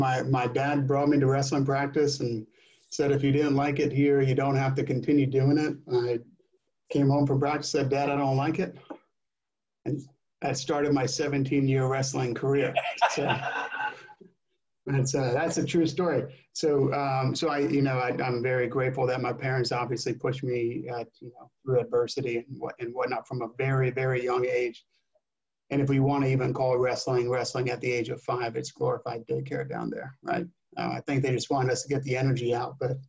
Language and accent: English; New Jersey, United States; Growing up in New Jersey, wrestling is that's life.